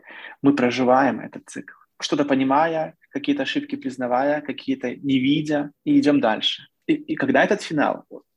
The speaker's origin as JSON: {"language": "Russian", "country": "Belarus", "said": "Я говорю только о белорусах. Мы очень долго жили в иллюзии, что мы сможем, как мы говорим, белорусы, цмок."}